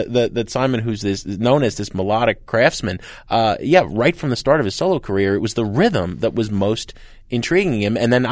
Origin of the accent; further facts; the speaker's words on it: Jersey City, New Jersey, United States; that could just be because I grew up in Jersey City.